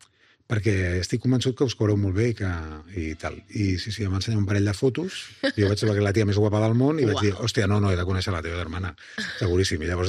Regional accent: Barcelona, Catalonia, Spain; jo soc de Nou Barris

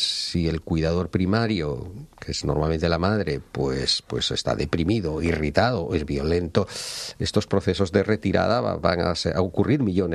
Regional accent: Lugo, Galicia, Spain; born there; Yo mismo, que soy nacido en Lugo, ¿no?

